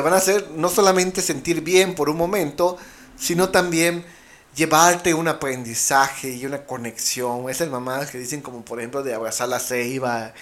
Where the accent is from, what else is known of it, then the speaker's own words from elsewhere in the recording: Mexico; con ese pasado místico, mágico, que como mexicanos compartimos